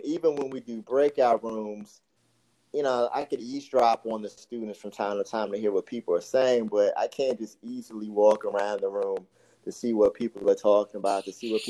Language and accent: English; Maryland, United States; also born or lived in South Carolina; I'm from the DMV. So that's for listeners, I don't know where people are from. DMV means DC, Maryland, Northern Virginia, that area. Spent a couple of years in South Carolina because I have family from there.